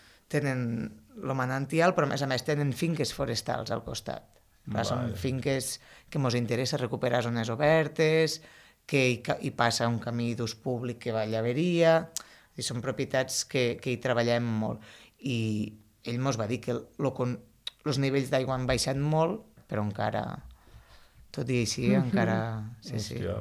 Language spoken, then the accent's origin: Catalan; El Masroig, Catalonia, Spain; jo que sóc del Marroig